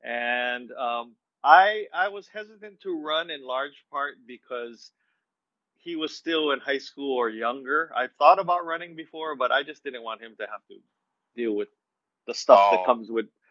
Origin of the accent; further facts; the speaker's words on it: Hawaii, United States; But also, I mean, most importantly, I'm born and raised on Oahu. I've lived here most of my life, and I love Oahu.